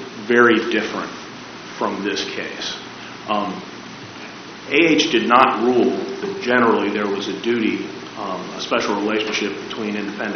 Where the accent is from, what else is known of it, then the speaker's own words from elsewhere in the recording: Harrisonburg, Virginia, United States; I'm an attorney from Harrisonburg, Virginia